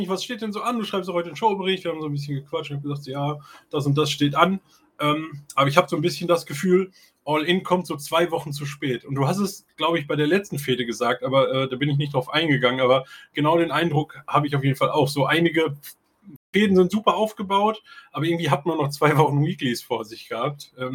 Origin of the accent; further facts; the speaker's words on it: Germany; So, wir kommen aus Deutschland, und ich könnte mir halt vorstellen, dass ja aus Westeuropa zumindest einige Leute da sein werden.